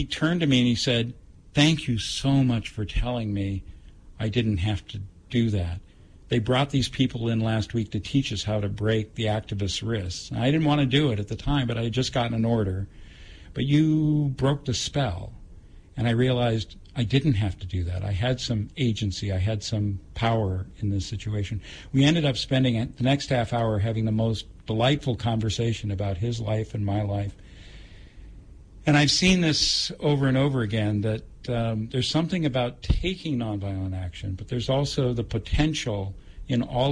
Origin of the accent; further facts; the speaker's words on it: Seattle, Washington, United States; I'm from Seattle, and I didn't want to see that kind of activity happen, not only because I'm from the city I love